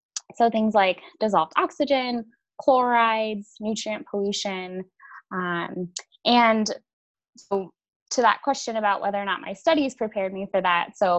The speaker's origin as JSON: {"language": "English", "region": "California", "country": "United States", "said": "I am from California, so reflecting how much nature and the environment has always been very important to me"}